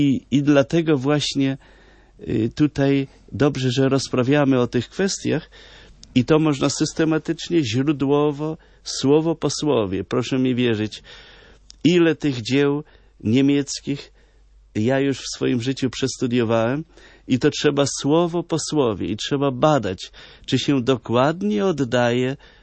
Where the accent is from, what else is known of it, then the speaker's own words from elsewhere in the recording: Lublin Voivodeship, Poland; pozdrawiamy i całą Lubelszczyznę, moją małą ojczyznę